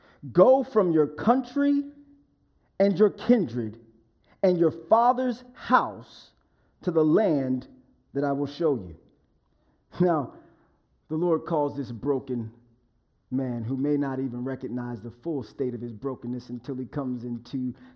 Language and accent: English; Englewood, New Jersey, United States; Now, I remember growing up in Englewood, New Jersey. I was, again, right outside of New York City.